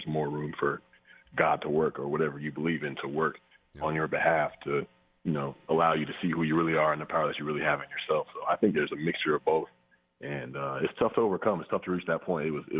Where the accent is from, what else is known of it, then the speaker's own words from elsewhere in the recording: Atlanta, Georgia, United States; I grew up in Atlanta, Georgia